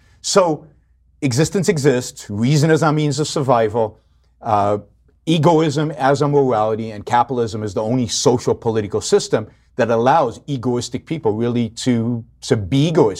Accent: Israel; I grew up in Israel. So when I was 16, I was in Israel, living in Israel. And as most Israelis of my generation, I was a collectivist, a tribalist.

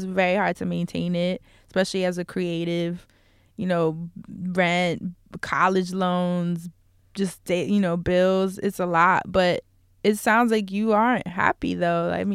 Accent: New York, United States; You know, I'm from New York. It is a struggle living here.

